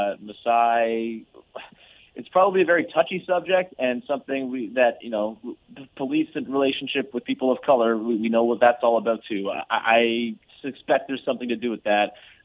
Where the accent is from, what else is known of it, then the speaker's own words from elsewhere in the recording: Hamilton, Ontario, Canada; in my hometown of Hamilton, an hour west of Toronto